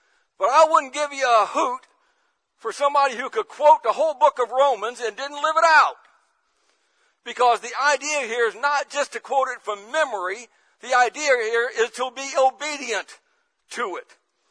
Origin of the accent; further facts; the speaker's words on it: St. Louis, Missouri, United States; I grew up in St. Louis, and I went to the largest high school in the state of Missouri, Hazelwood High School.